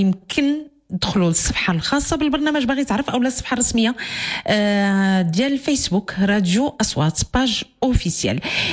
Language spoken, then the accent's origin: Arabic; Marrakesh, Marrakesh-Safi, Morocco; انا من مراكش